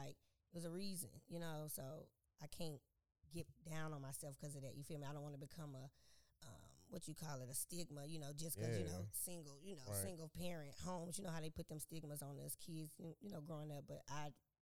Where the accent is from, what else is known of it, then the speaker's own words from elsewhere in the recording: Nashville, Tennessee, United States; But speaking of my upbringing, you know, I'm from Eastside, Nashville, Tennessee, you feel me?